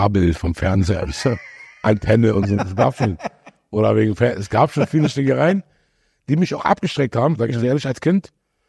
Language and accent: German; Heideck, Bavaria, Germany; wo ich groß geworden bin in der Gegend, hier Heideck